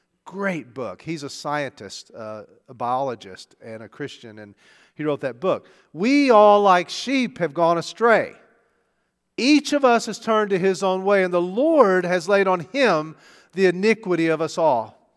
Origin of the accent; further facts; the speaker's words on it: Arkansas, United States; Okay, just because we're from Arkansas, we don't do sheep.